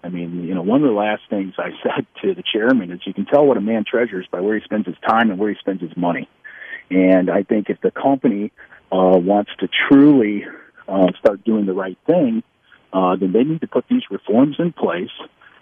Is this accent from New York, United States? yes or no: no; Ohio, United States; I just give you in my home state in Ohio